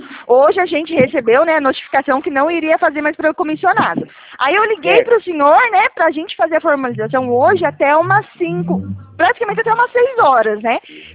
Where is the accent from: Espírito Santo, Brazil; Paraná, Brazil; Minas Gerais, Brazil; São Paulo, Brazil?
São Paulo, Brazil; Araras; eu sou daqui de Araras.